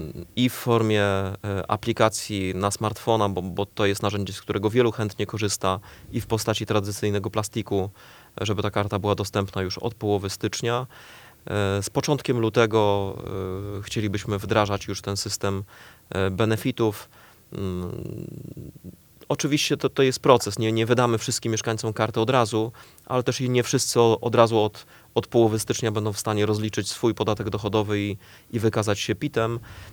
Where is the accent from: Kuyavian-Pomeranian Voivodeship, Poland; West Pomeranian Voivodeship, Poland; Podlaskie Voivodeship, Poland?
West Pomeranian Voivodeship, Poland; Stargard; Ja w Stargardzie się, nie tylko w Stargardzie się urodziłem, ale w Stargardzie się naprawdę zakochałem.